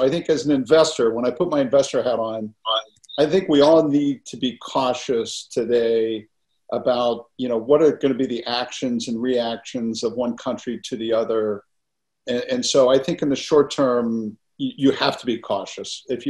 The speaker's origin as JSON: {"language": "English", "country": "United States", "said": "as an American, as a proud American"}